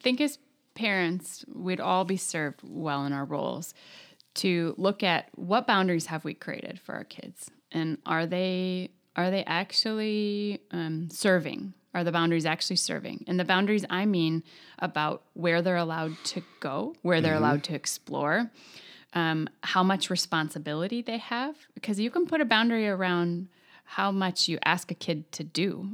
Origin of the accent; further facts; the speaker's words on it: Plymouth, Minnesota, United States; I was growing up in Plymouth in a cul-de-sac where I was allowed to go out and ride my bike all day long